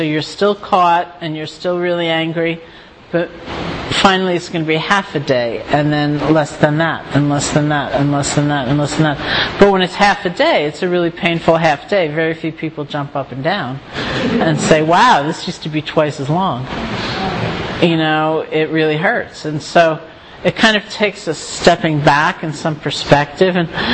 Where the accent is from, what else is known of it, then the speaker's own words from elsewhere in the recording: New York, United States; it's not, I'm a New Yorker, you know